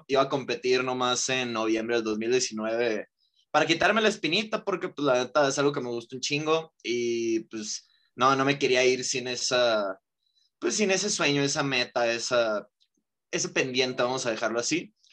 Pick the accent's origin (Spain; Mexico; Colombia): Mexico; Sonora; Regresé, entrené todo un año allá en mi pueblito en Sonora.